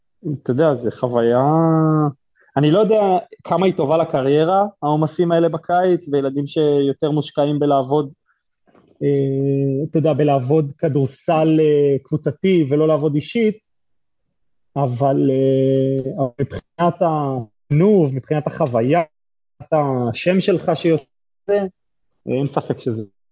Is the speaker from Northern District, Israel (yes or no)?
no; Shoham, Central District, Israel; אני במקור משוהם, אז כאילו גם זה שינה אצלי חלק מהתפיסה, לגור לבד